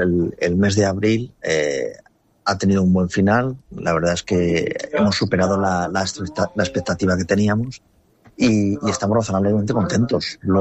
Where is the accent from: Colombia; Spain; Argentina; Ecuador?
Spain; como buenos españoles todos hemos reservado a última hora